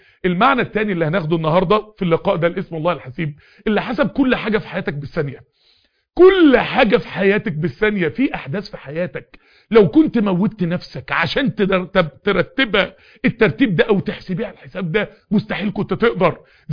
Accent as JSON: {"language": "Arabic", "town": "Mansoura", "region": "Dakahlia", "country": "Egypt", "said": "قعدت واقف قدام النيل كده عندنا في المنصورة"}